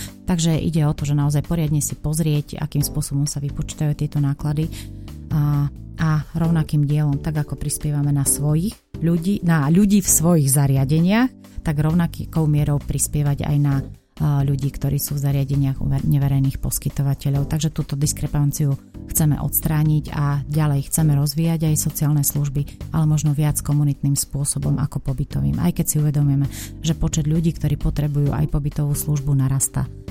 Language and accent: Slovak; Žilina Region, Slovakia; tým, že som z Oravy, tak najčastejšie chodíme na naše kopce.